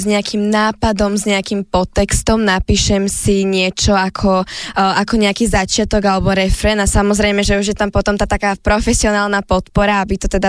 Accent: Bratislava, Bratislava Region, Slovakia; born there; Z Bratislavy.

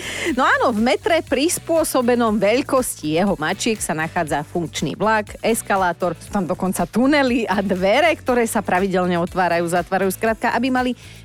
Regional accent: Borovce, Trnava Region, Slovakia; tak by sme mali takú bandu kamošov u nás v Borovciach a hrávali sme najprv teda futbal

